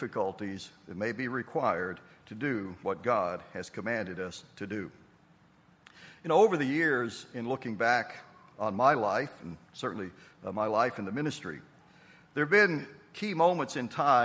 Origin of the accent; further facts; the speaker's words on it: the South, United States; now in Massachusetts, United States; We came from the South. We had never been any further north than the Mason-Dixon line. We were just getting used to living in Massachusetts.